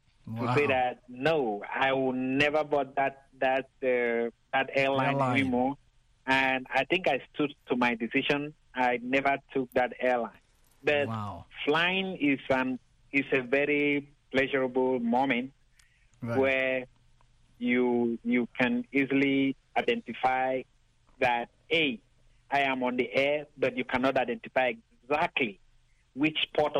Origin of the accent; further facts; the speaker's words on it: Cameroon; I was traveling from my home country, Cameroon, to Accra in Ghana.